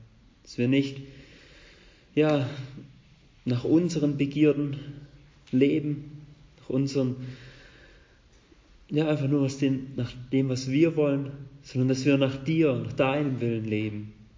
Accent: Schwäbisch Gmünd, Baden-Württemberg, Germany; Ich komme aus der Nähe von Schwäbisch Gmünd

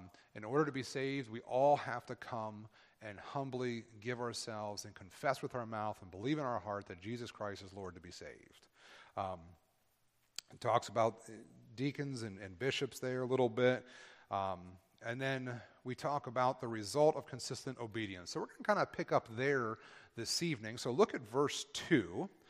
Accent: Buffalo, New York, United States; I came from Buffalo, New York. Believe me, they were just as bad.

